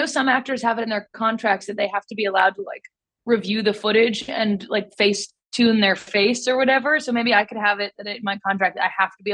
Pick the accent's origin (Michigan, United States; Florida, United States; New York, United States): New York, United States; New York City; Growing up in New York City, it doesn't feel that important.